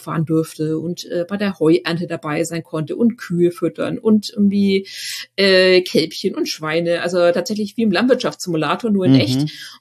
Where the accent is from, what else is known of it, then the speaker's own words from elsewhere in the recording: Schwabach, Bavaria, Germany; tatsächlich bin ich in einem kleinen Dorf aufgewachsen in der Nähe von Schwabach, also nicht direkt in der Stadt, sondern tatsächlich mitten auf dem Land in der Provinz, quasi auf dem so halb auf dem Bauernhof meiner Großeltern.